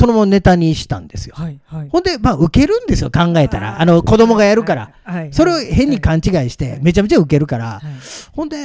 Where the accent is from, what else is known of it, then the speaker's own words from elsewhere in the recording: Ikaruga, Nara, Japan; 僕は奈良の斑鳩いうとこから